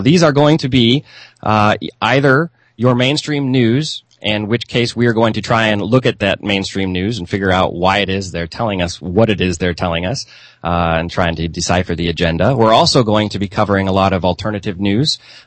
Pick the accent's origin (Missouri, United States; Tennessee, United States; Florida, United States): Missouri, United States; But I grew up here in the Midwest. I still live here in the Midwest.